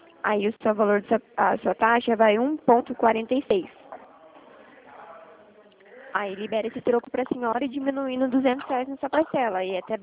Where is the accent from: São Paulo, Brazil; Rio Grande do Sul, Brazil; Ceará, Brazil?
São Paulo, Brazil; Limeira; Eu sou daqui de Limeira.